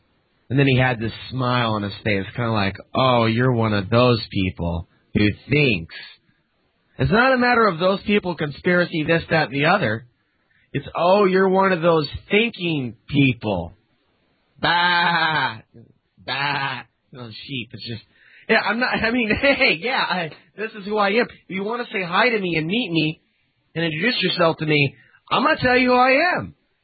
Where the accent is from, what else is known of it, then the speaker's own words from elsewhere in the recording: Portland, United States; Like, I'm from Portland. Oh, you mean my dad.